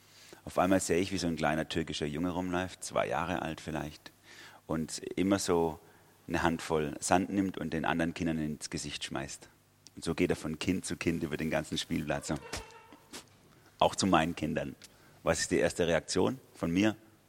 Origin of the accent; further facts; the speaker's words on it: Karlsruhe, Baden-Württemberg, Germany; ich komme aus Karlsruhe, bei uns in der Stadt ist es schon, gibt es in der Stadt über 6000 Türken allein und noch tausende von anderen.